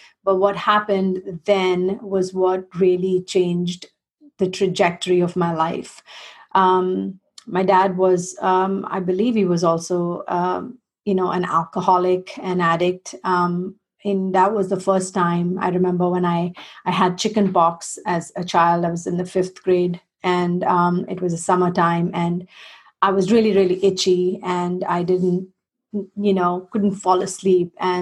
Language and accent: English; Chennai, Tamil Nadu, India; also born or lived in New Delhi; I was born in the north of India in a place called New Delhi. It's actually the capital. And at the age of about four, we moved to the south to a city called Chennai